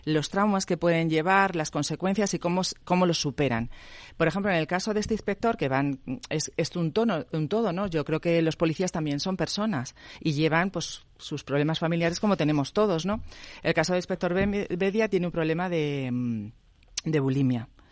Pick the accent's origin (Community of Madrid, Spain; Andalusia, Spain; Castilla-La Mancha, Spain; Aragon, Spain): Community of Madrid, Spain; Sí, es verdad que soy madrileña, pero llevo muchísimos años yendo a Asturias, llevo más de 15 años allí.